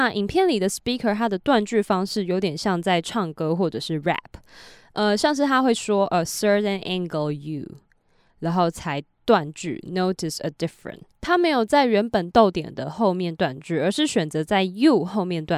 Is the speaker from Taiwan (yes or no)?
yes; Taiwan; 我就不是一个 ABC， 然后也不是上过什么双语幼儿园或是外国学校，我就只是一个非常非常普通的台湾人。